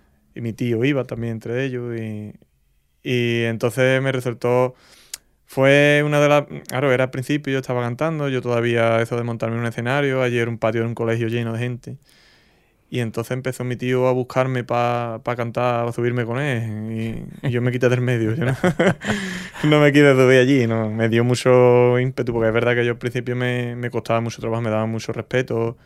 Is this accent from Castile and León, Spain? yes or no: no; Torrecera, Andalusia, Spain; now in Paterna, Spain; yo me crié en Torrecera porque mi padre es de Torrecera, mi madre de Paterna y al final terminaron viviendo en Torrecera. Entonces yo me crié en Torrecera y yo hasta hace 2 años vivía en Torrecera, ¿no? ¿Y aparte ahora, que estaba viviendo fuera por los estudios